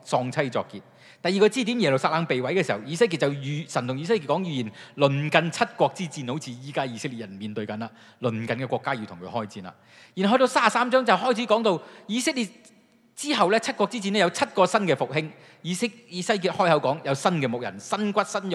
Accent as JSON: {"language": "Cantonese", "country": "China", "said": "我哋中國人有句説話話咩咧"}